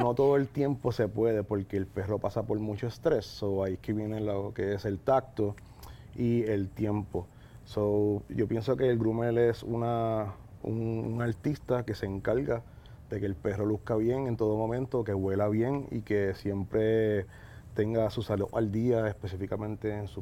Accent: Mayagüez, Puerto Rico; Bueno, soy de Mayagüez, pero me crié.

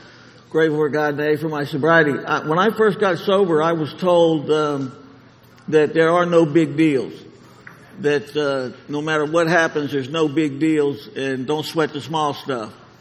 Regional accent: Gulfport, Mississippi, United States; moved away as an adult; also born or lived in New Orleans; Well, I was born in New Orleans, and I was raised in Gulfport, Mississippi.

